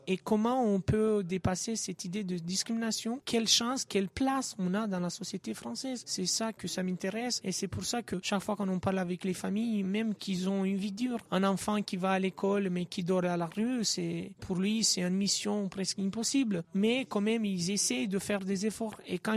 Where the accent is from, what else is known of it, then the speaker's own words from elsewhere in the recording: Romania; French is a second language; moved away as an adult; now in France; Moi, personnellement, je suis venu de Roumanie, ça fait 5 ans, et je suis arrivé en France avec un contrat de travail.